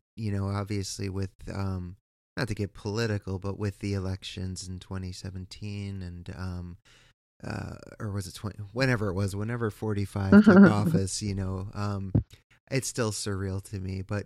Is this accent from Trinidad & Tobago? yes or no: no; East Coast, United States; I am from the East Coast